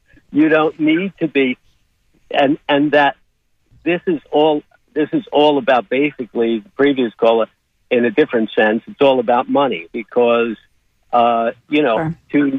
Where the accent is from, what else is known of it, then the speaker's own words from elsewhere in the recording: New York, United States; now in Sarasota, United States; I'm a musician, and I'm from New York, and I go back up there.